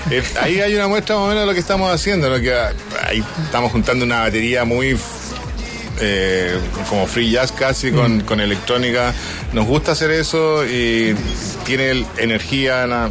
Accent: Chile; así somos los chilenos, pero tenemos un buen país, yo amo Chile, soy muy feliz de ser chileno

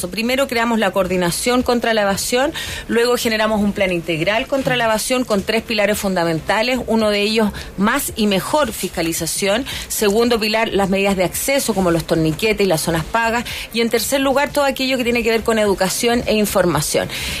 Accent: Chile; el transporte puede mostrar la mejor cara que tenemos nosotros como chilenos

